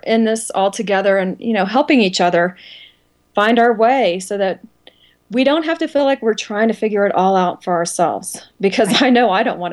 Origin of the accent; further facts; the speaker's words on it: Kansas, United States; accent: Kansas; my Kansas little accent that comes through